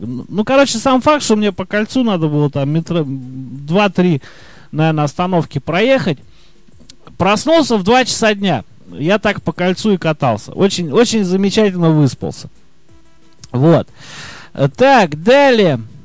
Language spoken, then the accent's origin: Russian; Tula, Tula Oblast, Russia; moved away; когда я только уехал из Тулы на север, и периодически у меня случалось, я напивался там, в 2000 километрах от родного города, и просыпался утром дома в Туле.